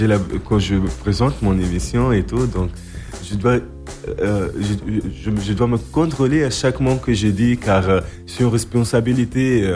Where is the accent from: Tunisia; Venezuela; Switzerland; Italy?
Tunisia; Tozeur, Tozeur Governorate; French is a second language; je viens de la Tunisie, le pays de la liberté et de la révolution arabe et tout. Je viens exactement de Tozeur, le sud tunisien. C'est où il y a le décor de Star Wars et où il fait beaucoup des événements de tourisme, des événements culturels, et c'est tout à fait une ville touristique.